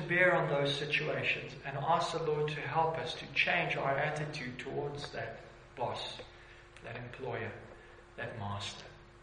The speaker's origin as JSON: {"language": "English", "country": "South Africa", "said": "I'm still a South African."}